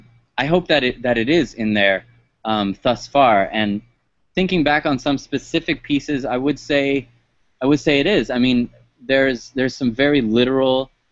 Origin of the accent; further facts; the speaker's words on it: Miami, Florida, United States; something that being a Cuban American, I can see a lot of in my family and my, my hometown, Miami.